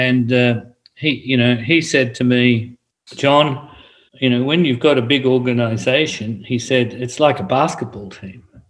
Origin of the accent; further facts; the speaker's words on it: Australia; maybe I've had some latitude by being Australian and being able to be forthright about things